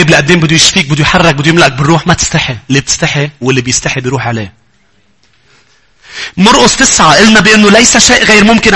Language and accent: Arabic; Lebanon; انا لبناني واللبناني كتير وبحب لبنان كتير كتير كتير كتير